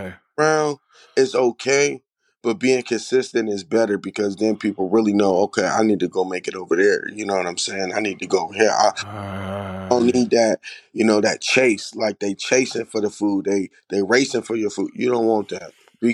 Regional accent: Memphis, Tennessee, United States; now in Las Vegas, United States; I'm actually from Memphis, Tennessee, man. I'm from Tennessee. I'm from down.

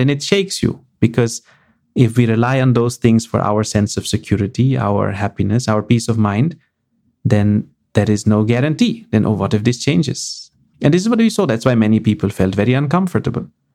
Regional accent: Netherlands; first language Dutch; English is a second language; Dutch is special to me because it's my mother tongue. It's, yeah. You know, I was born in Holland, born and raised.

